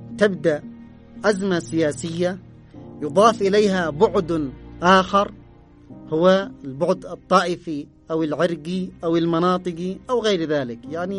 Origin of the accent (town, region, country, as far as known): Yemen